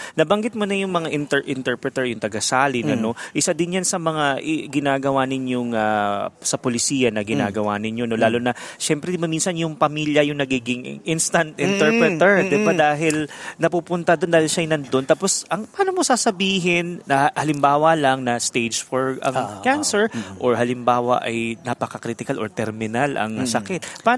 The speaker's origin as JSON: {"language": "Tagalog", "region": "Visayas", "country": "Philippines", "said": "Bisaya ako"}